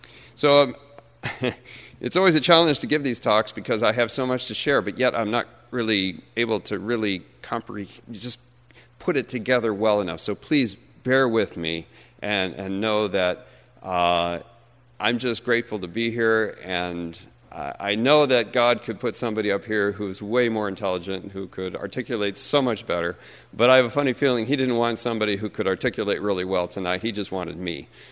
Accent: California, United States; I grew up in Southern California, middle child, older sister, younger brother, and immigrant parents from Holland, of all places, who came over in 1957.

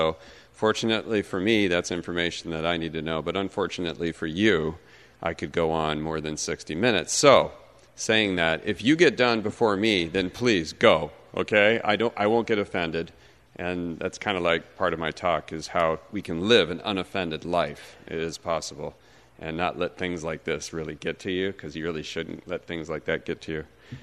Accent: California, United States; I grew up in Southern California, middle child, older sister, younger brother, and immigrant parents from Holland, of all places, who came over in 1957.

